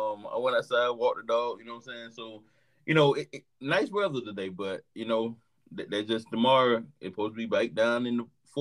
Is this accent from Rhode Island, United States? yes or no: no; Valdosta, Georgia, United States; And it was 2 hours from my hometown. You know what I'm saying? Valdosta, Georgia, Lowndes County. It's Valdosta ain't too far from Tallahassee.